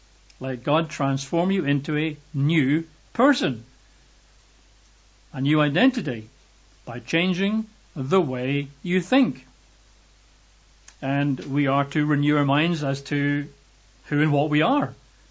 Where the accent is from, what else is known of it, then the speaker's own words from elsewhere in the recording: Scotland, United Kingdom; I'm white. I'm a male. I'm Scottish.